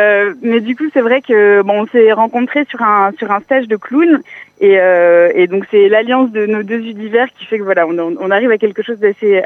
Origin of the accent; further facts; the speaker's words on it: Centre-Val de Loire, France; On est originaire de la Touraine, donc on l'a pas mal joué en local.